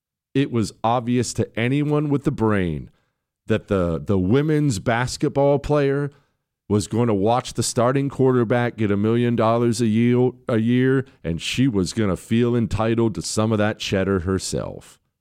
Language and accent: English; United States; I realize we have a bunch of foreigners listening too, but I'm just speaking as an American